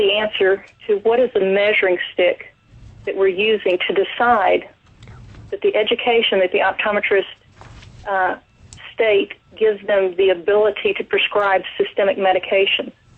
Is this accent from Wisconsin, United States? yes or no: no; Texas, United States; I was raised in Texas and have some idea of geography